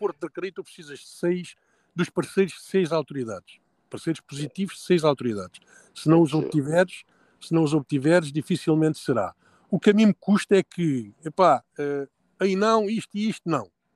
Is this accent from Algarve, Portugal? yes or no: yes; Algarve, Portugal; Neste momento, no Algarve, eu sou do Algarve, como sabes, sou diretor da Marina da Albufeira